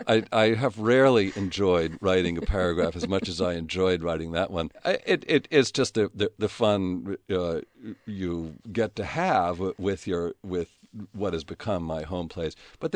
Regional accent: Massachusetts, United States; I grew up in outside Boston, and my father, as I say, was worked at Hope Mifflin in Boston.

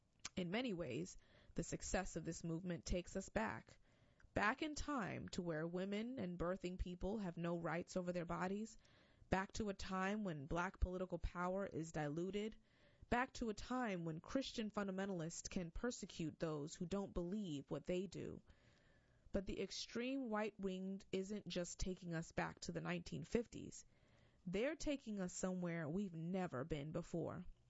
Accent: Miami, Florida, United States; As a Latino kid born and raised in Miami, I've known about the threats of a warming world for as long as I've been alive.

